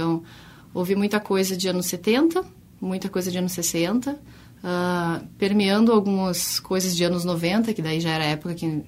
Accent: Canoas, Rio Grande do Sul, Brazil; Sou de Canoas, natural de Canoas, mas a minha família também frequentava Porto Alegre, uma parte da família também morava aqui.

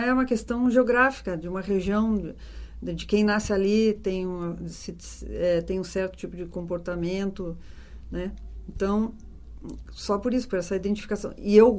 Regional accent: Nova Prata, Rio Grande do Sul, Brazil; eu nasci na serra aqui, né? Que é Nova Prata, não sou assim do campo, lá da região da campanha, não. Mas, né? Afinal de contas, sou gaúcha.

